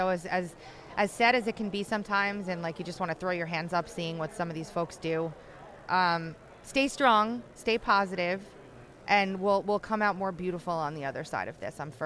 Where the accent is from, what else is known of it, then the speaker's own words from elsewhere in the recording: South Carolina, United States; I am from South Carolina, and it has rained every day for the past month.